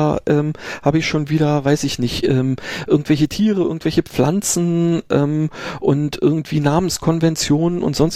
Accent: Berlin, Germany; ich bin ja in Berlin geboren und aufgewachsen

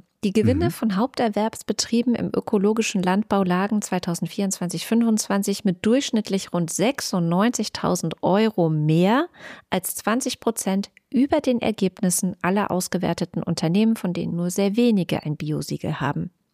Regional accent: Baden-Württemberg, Germany; ich bin in Baden-Württemberg groß geworden.

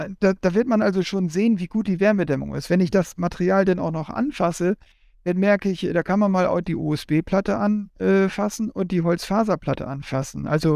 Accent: Northern Germany, Germany; hier in Norddeutschland, wir kommen ja aus Norddeutschland

